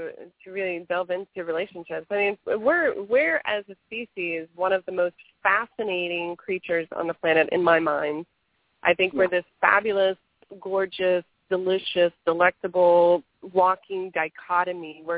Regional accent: Florida, United States; coming to the crux of my battle with trying to relocate to my home state of Florida.

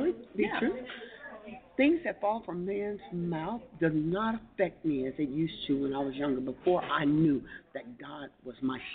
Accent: United States; I love the fact of being able to say that I am an American

